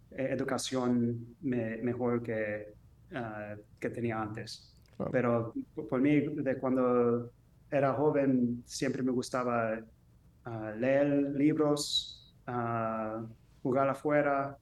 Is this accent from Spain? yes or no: no; New York, United States; Yo nací y crecí en el Bronx de Nueva York. Ella viene de Moca.